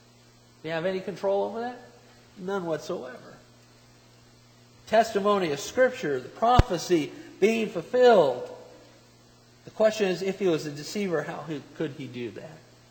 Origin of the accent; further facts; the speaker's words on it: Portland, Oregon, United States; born there; I was born in Portland, Oregon. Love the city. Beautiful city. But it rains a lot there.